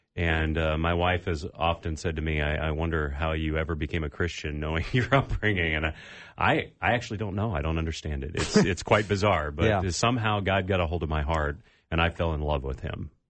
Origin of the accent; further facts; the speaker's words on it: California, United States; So, you know, I grew up in California where, you know, every once in a while you would see a tree with multiple fruits on it.